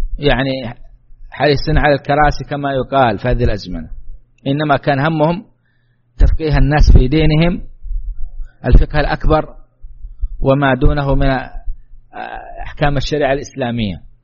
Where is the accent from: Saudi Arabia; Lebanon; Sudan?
Saudi Arabia